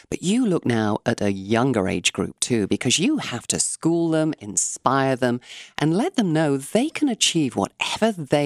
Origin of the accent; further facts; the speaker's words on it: North West England, United Kingdom; My parents, especially my mother, actually, growing up in Cheshire in a little village